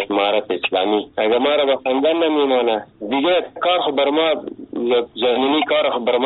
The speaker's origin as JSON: {"language": "Persian", "country": "Afghanistan", "said": "ما افغان هستیم، مسلمان هستیم"}